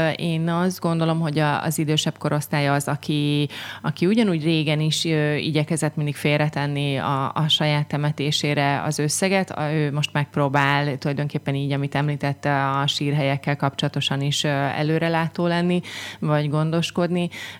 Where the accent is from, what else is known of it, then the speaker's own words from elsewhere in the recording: Szekszárd, Tolna, Hungary; Én Szekszárdon születtem, és azóta is itt élek, úgyhogy ez egy nagyon nagy büszkeség szerintem, hogy meg az egész családom is itt él